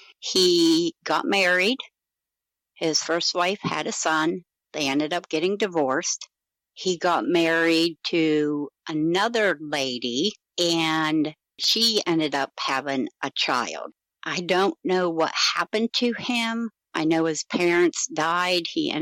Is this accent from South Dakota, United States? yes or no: no; Punxsutawney, Pennsylvania, United States; I am from Punxsutawney, Pennsylvania.